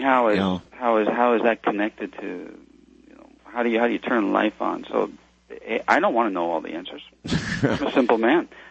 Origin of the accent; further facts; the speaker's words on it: San Diego, California, United States; I grew up in San Diego. I'm moving back to California from the islands.